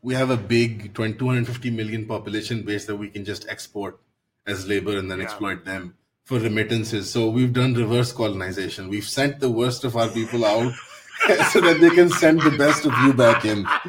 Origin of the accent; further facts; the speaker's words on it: Lahore, Punjab, Pakistan; I'm 30. I grew up in Pakistan all my life in Lahore, which is the cultural capital of Punjab, which is the most populous province in Pakistan.